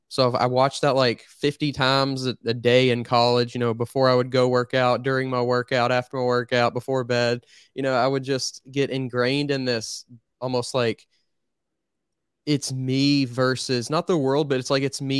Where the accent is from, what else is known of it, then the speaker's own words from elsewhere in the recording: Louisville, Kentucky, United States; Yeah, I'm here. I've been here. It's, you know, it's my hometown.